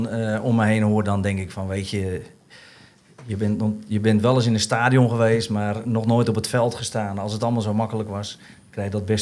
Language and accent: Dutch; Netherlands; Nee, ik ben Nederlander. Ik ben voor Nederland.